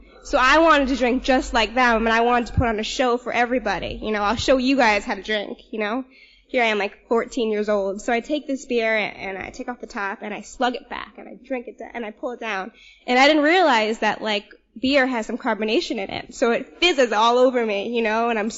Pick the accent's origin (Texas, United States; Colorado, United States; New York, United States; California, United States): New York, United States; New York City; I grew up here on the Upper East Side, and grew up in a privileged home, went to private school my whole life